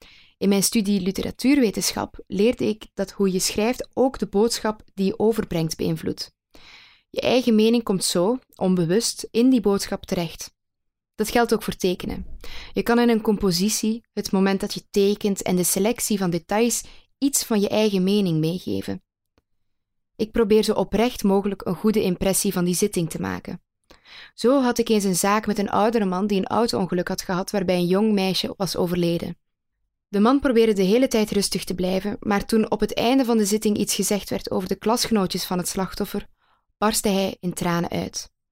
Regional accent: Limburg, Netherlands; ik kom zelf uit Limburg, vlakbij de Brunsummerheide, waar Nicky Verstappen verdween.

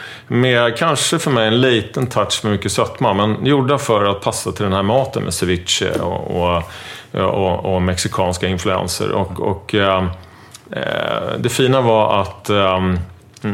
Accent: Stockholm, Stockholm County, Sweden; also born or lived in San Francisco, United States; I Stockholm. Uppvuxen i Bromma.

